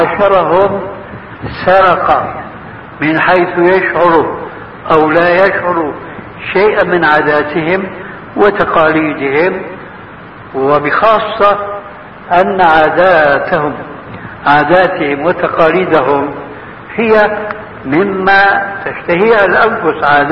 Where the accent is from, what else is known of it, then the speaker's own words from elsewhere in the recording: Syria; هذه بسموها عندنا في سوريا برازيت